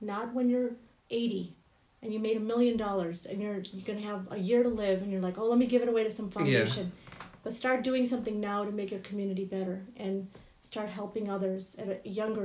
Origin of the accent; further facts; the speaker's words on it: Chicago, Illinois, United States; now in Charlotte, United States; I grew up in Chicago, Illinois, and I went to University of Illinois. And we moved here about 13 years back to Charlotte, North Carolina, because we purchased a business.